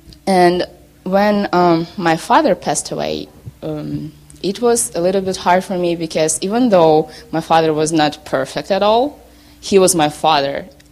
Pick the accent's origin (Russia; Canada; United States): Russia; first language Russian; English is a second language; I'm from Russia. I'm Russian, Korean, Russian, whatever. I don't speak Korean, but I speak Russian and a little bit English